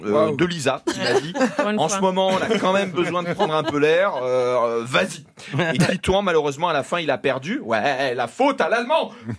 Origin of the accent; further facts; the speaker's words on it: Corsica, France; J'ai grandi en Corse. Tout le monde est excité en permanence.